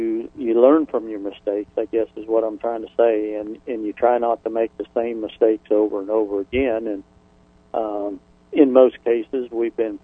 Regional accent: Florida, United States; also born or lived in Ohio; Well, I've been in Florida since I was 4 years old, and before that I was born in Ohio.

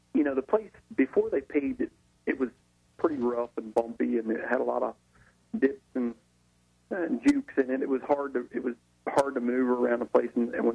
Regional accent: Pennsylvania, United States; And I guess it's just a product of growing up in Pennsylvania, and most of the racetracks up there are bigger.

